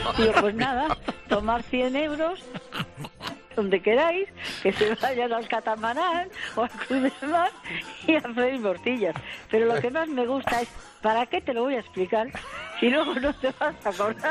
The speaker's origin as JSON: {"language": "Spanish", "town": "Madrid", "region": "Community of Madrid", "country": "Spain", "lives_now": "Almería, Spain", "said": "Vivo en Almería. Ajá. Bueno, soy de Madrid, sí. Me vine a Almería. Tengo casa en San José"}